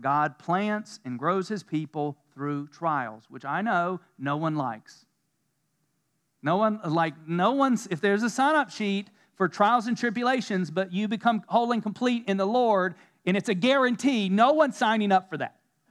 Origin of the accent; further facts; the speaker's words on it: United States; and I'm American, I vote and I want certain things.